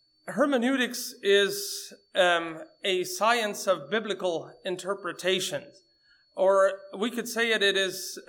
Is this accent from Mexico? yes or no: yes; Mexico; I am from Mexico.